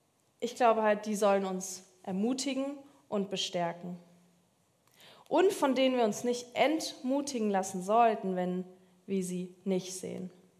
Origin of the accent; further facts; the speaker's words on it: Baltic coast, Germany; Da war ich in meiner Heimat an der Ostsee